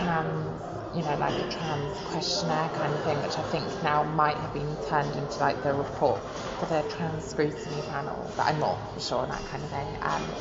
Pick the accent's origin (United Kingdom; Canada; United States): United Kingdom; Bath, South West England; now in Brighton, United Kingdom; I'm from Bath originally, and you know, it's very clean, and there's a lot of effort put into maintaining the buildings.